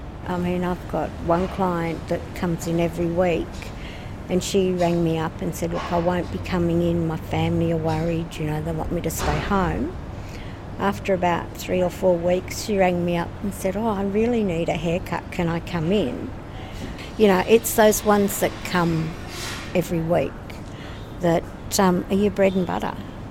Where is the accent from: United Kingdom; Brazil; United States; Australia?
Australia; Downer, Australian Capital Territory; I grew up in Downer, two streets away. When I was a kid growing up, this was a paddock.